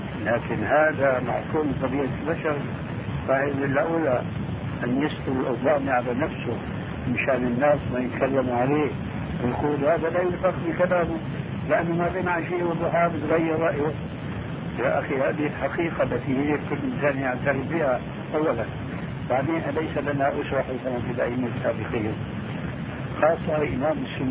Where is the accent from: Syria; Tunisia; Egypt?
Syria; الجواب كما يقولون ايضا عندنا في الشام ما بيكشف الخدم